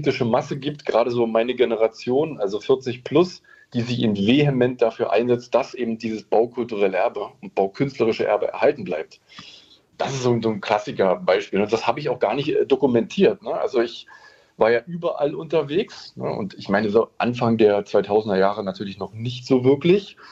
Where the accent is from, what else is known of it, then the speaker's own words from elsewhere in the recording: Eisenhüttenstadt, Brandenburg, Germany; Ich habe die Stadt Eisenhüttenstadt, mein Geburtsort verlassen, nach Cottbus gegangen.